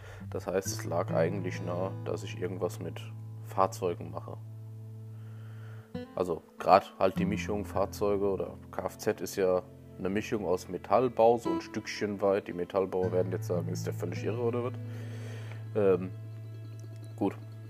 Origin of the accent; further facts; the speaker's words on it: Elz, Hesse, Germany; Ich bin in Elz aufgewachsen, also auch hier in einem Nachbarort von Limburg. Da bin ich auch zum Kindergarten und zur Grundschule gegangen.